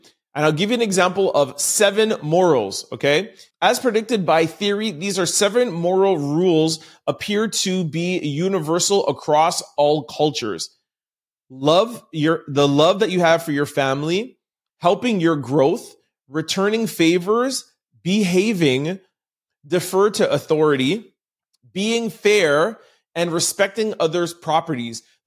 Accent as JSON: {"language": "English", "country": "Jamaica", "said": "Of course, you guys know by now I'm Jamaican."}